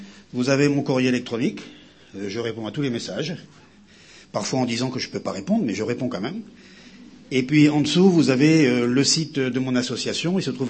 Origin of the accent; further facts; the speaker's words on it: Brittany, France; comme on dit chez moi en Bretagne, parce qu'on aime bien, le beurre